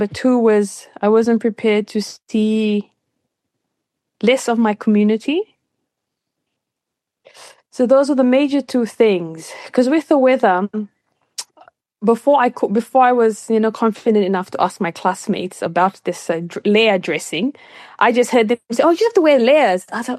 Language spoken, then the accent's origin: English; Fiji; now in New Zealand; I just was like, I'm coming from Fiji. It's quite naive in terms of coming into a predominantly Kiwi white neighborhood, you know, white city.